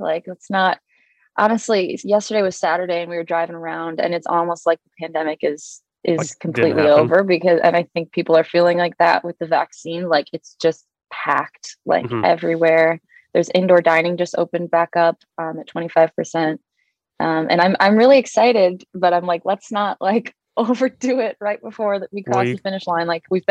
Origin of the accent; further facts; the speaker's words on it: Wisconsin, United States; No, I remember that because I'm from Wisconsin.